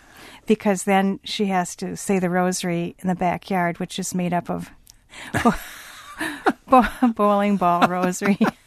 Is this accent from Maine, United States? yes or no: no; Wisconsin, United States; Wisconsin during the 50s and 60s had a dry goods store that was run by a Jewish family. I know we did in my hometown.